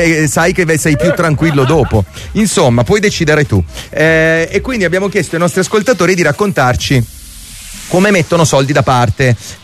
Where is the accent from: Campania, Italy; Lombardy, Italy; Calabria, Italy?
Campania, Italy; Naples; Siamo napoletani.